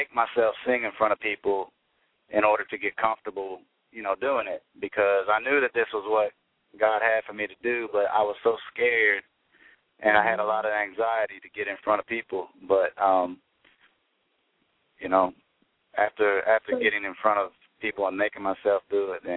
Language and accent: English; Kentucky, United States; also born or lived in Richmond, Indiana; Well, I was born in Richmond, Indiana, but I was raised in Kentucky because my dad is a pastor, and he kind of moved around, and so I was raised in Kentucky where he took a church.